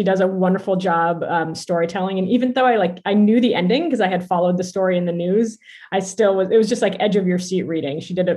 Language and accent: English; Vermont, United States; also born or lived in New York City, United States; I was born and raised in Vermont and then spent 12 years living and teaching in Washington Heights, New York City, and have since returned with my young family back to Vermont